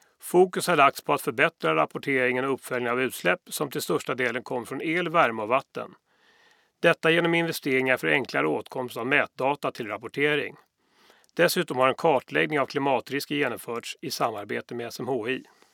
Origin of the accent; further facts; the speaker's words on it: Stockholm, Stockholm County, Sweden; Jag kommer från Stockholm